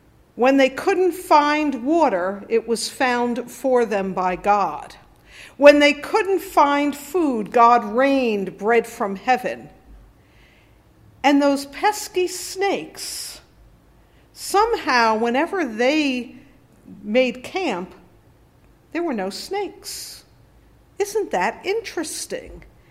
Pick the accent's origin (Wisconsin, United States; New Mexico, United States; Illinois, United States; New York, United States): New York, United States; New York City; I was very happy that we were raised in New York City because there weren't any poisonous snakes in New York City.